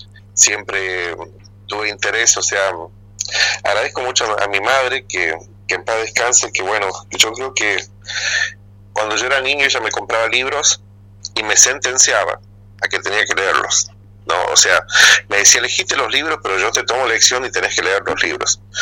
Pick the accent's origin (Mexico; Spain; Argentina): Argentina; Aguaray, Salta; No, pero vos sos de Aguaray, sí, le digo, pero yo agradezco mucho, le debo mucho a Tartagal porque fue la ciudad que me dio trabajo